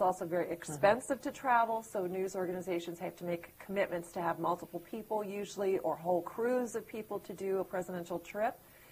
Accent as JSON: {"language": "English", "town": "Washington", "region": "District of Columbia", "country": "United States", "tie": "born or raised there", "said": "And I grew up in Washington, D.C."}